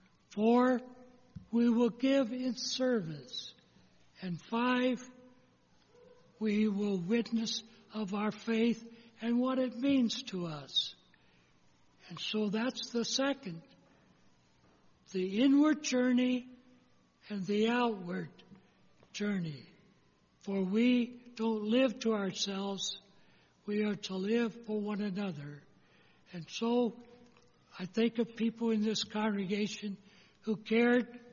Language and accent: English; Dayton, Ohio, United States; One of them comes from my hometown, Dayton, Ohio.